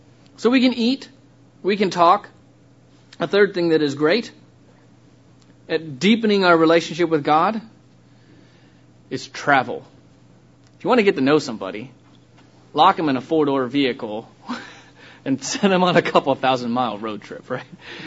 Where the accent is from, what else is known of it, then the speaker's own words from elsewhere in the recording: Ohio, United States; there was one feast where I grew up in Ohio.